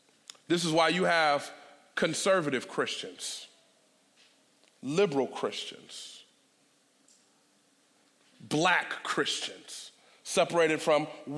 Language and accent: English; Detroit, Michigan, United States; See, I'm from Detroit. I don't just live in Detroit now. I've been in Detroit my whole life. I'm from 6 Mile and Schaefer.